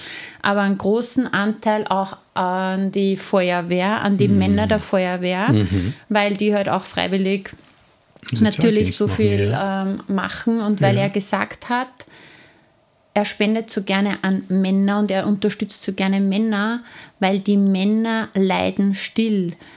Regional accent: Upper Austria, Austria; in Müchidorf, das ist bei uns in Oberösterreich

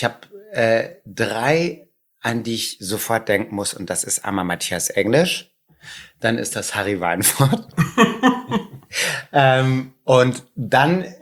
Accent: Hamburg, Germany; als Hamburger

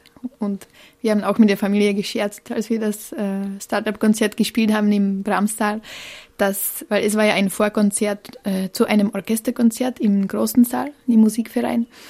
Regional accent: Czechia; moved away; Also ich komme ja ursprünglich aus Tschechien.

